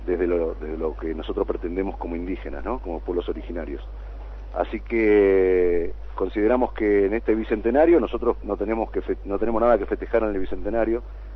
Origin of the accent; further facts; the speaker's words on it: Santiago del Estero, Argentina; mi nombre es indígena y que soy Tonocoté de Santiago del Estero